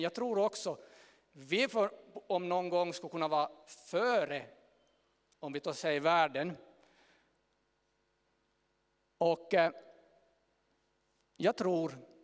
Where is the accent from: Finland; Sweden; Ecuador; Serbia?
Finland; Ytteresse, Ostrobothnia; Men jag är en bonde från Ytteresse.